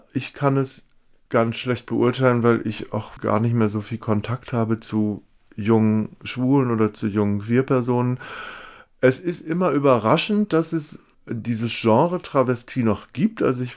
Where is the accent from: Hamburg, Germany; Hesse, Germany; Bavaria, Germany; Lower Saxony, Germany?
Lower Saxony, Germany; Celle; Ich bin in Celle aufgewachsen, also in der niedersächsischen Provinz